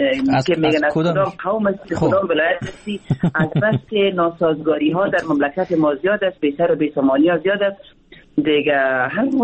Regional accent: Afghanistan; now in Hamburg, Germany; من خواه از افغانستان هستم، اما من از یک طرف پشتون هستم، از یک طرف هم تاجک هستم، هر دوش هستم.

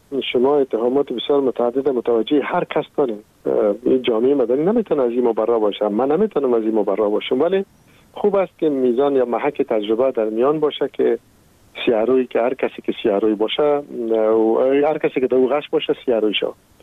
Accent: Afghanistan; moved away; شخص خودم تقریبا حدود 1-2 سال میشه که من از بیرون از افغانستان هستم

